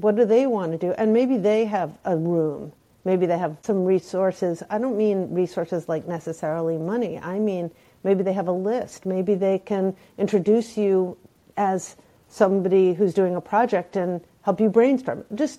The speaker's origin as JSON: {"language": "English", "town": "Brooklyn", "region": "New York", "country": "United States", "said": "You know, I'm from Brooklyn, you know, I don't have chickens, but I bet you other people around Brooklyn have chickens."}